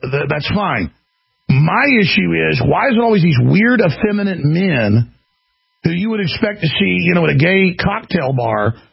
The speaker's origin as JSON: {"language": "English", "town": "Dallas", "region": "Texas", "country": "United States", "tie": "born or raised there", "said": "I grew up in Dallas, Texas, in the richest county, Rockwall."}